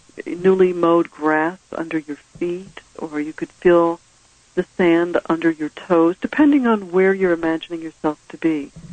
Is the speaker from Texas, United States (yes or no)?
no; New York, United States; but I'm from New York, and I grew up with Bloomingdale's that had very narrow, you know, alley passages